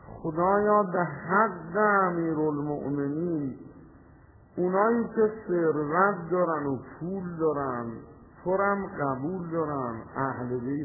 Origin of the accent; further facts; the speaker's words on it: Tehran, Tehran Province, Iran; گفت اهل کجایی؟ گفتم تهران.